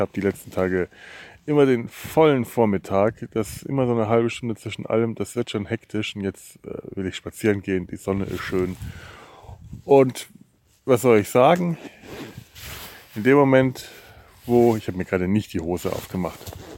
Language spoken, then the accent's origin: German; Bavaria, Germany; Ich bin Franke